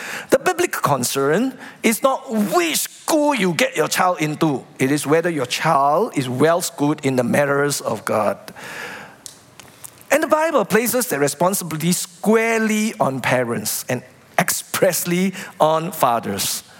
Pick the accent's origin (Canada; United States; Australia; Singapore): Singapore; As Singaporean parents, we get caught up in the rat race.